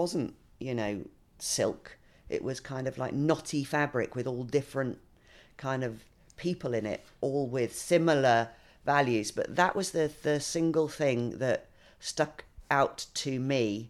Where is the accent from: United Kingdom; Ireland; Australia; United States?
Ireland; I'm from Ireland, as you probably know.